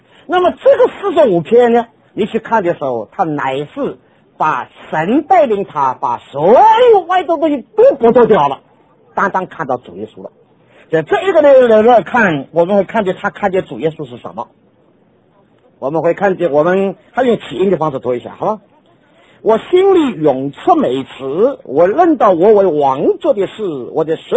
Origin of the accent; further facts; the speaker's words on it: China; 我们中国人呢，这个整个中华民族给差不多三个字害了太多了。